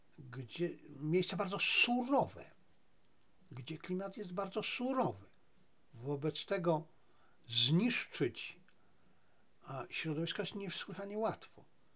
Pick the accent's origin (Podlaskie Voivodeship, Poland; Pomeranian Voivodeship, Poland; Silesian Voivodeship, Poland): Silesian Voivodeship, Poland; Zabrze; ja pochodzę ze Śląska, z Zabrza.